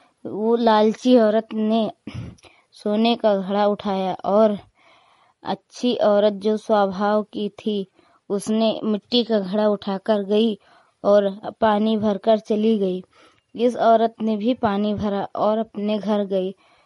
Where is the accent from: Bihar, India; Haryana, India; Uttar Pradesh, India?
Uttar Pradesh, India; Hariharpur; मैं हरिहरपुर गांव जिला सरावस्ती की रहने वाली हूँ।